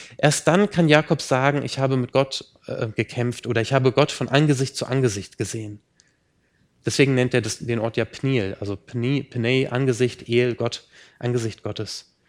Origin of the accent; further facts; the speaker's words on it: Hanover, Lower Saxony, Germany; born there; now in Rheinhessen, Germany; Also ich bin in Hannover geboren und bin ein bisschen stolz drauf, möglichst wenig Akzent zu haben. Jetzt in Rheinhessen verwässert das so ein bisschen.